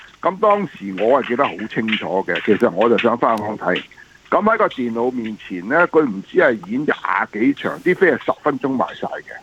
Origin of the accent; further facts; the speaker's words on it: Guangdong, China; 因為風水即係我哋廣東人講得最好啦